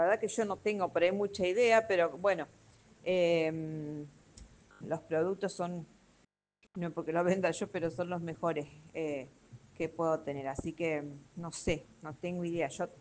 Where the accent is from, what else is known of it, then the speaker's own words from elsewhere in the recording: Casilda, Santa Fe, Argentina; Hola, yo soy de Casilda.